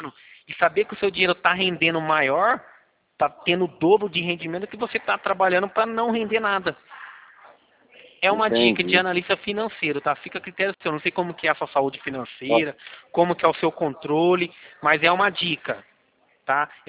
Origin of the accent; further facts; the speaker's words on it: Leme, São Paulo, Brazil; Eu sou de Leme, aqui perto da região de Araras, Campinas, Pirassununga.